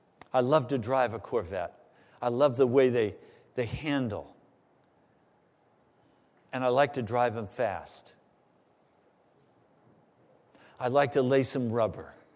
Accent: Denver, Colorado, United States; born there; now in Virginia, United States; I don't like living in Virginia. Virginia is not my favorite state. I was born in Denver, Colorado. My heart aches for the mountains of Colorado.

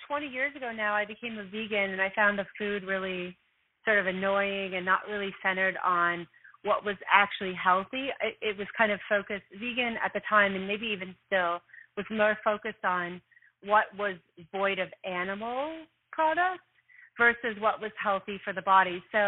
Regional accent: Minnesota, United States; I was from Minnesota, and, like, people ate burgers or meat and potatoes

